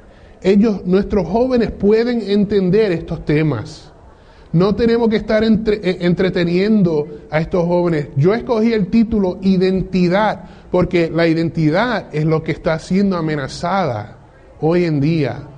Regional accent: Michigan, United States; Spanish is a second language; also born or lived in New York; español no es mi idioma fuerte, ¿okay? Yo nací en Nueva York y me crié en Michigan. Pero me defiendo porque mami y papi insistieron en hablar español en la casa

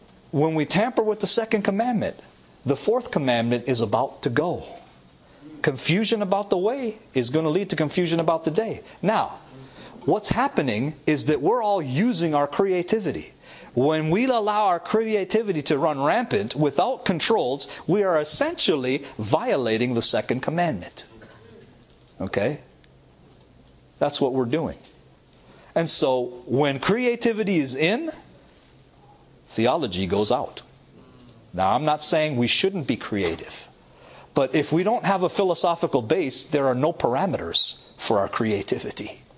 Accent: Toronto, Ontario, Canada; I was raised in Toronto, Canada, with loving family, great family.

